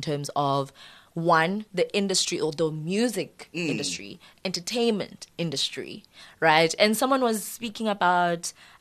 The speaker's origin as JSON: {"language": "English", "country": "South Africa", "said": "I'm South African, colored woman."}